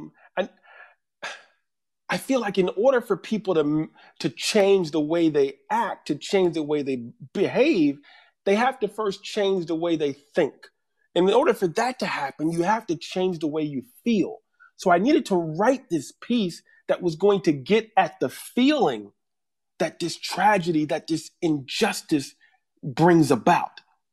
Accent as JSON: {"language": "English", "region": "Virginia", "country": "United States", "tie": "born or raised there", "said": "had I been back in my hometown in Virginia"}